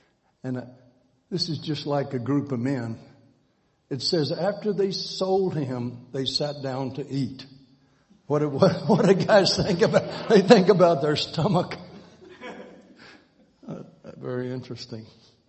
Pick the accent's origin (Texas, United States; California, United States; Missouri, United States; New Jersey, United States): Texas, United States; moved away as an adult; I grew up in Texas. I think I got out of Texas two times by the time I went to university. But when I left Texas in 1966, I never have lived there since.